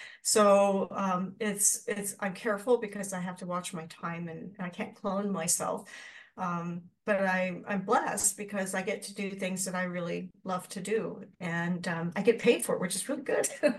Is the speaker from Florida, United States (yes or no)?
yes; Florida, United States; now in Canada; I'm originally actually from Florida. And so how most people go from Canada down to Florida, I did it the opposite direction.